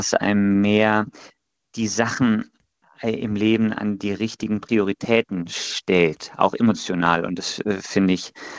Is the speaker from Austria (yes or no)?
no; Bonn, North Rhine-Westphalia, Germany; dass ich als Bonner persönlich der Meinung bin, dass das trotzdem ein sehr rheinländischer Komponist ist